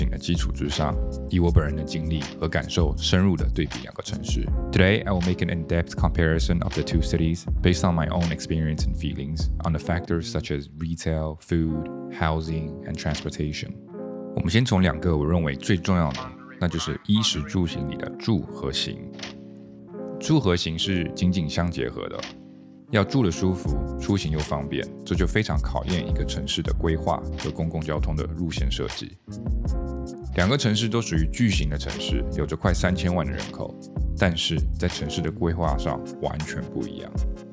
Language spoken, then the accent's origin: English; Shanghai, China; also born or lived in Beijing; After college, I also worked in Shanghai. So I'm partially from Shanghai and I speak fluent Shanghainese dialect.